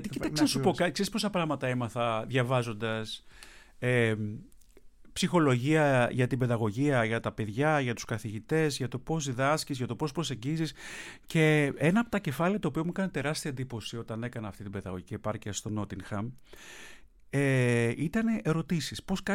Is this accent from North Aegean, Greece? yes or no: yes; Chios, North Aegean, Greece; Είμαι μισός. Μισός χιώτης, μισός Κωνσταντινοπολίτης, αλλά το επίθετο είναι χιώτικο